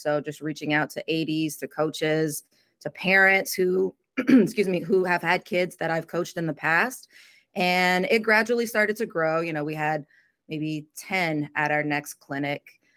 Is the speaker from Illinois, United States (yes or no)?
no; Louisiana, United States; now in Austin, United States; I'm originally from Louisiana and I moved here to Austin in 2009.